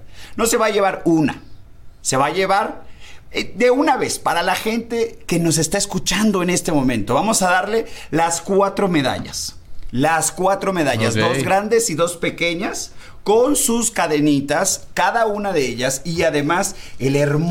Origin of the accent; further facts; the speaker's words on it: Mexico; Imagínense qué tan afortunados somos los mexicanos